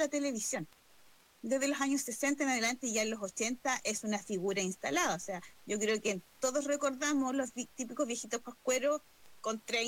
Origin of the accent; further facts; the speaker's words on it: Concepción, Biobío, Chile; yo soy de Concepción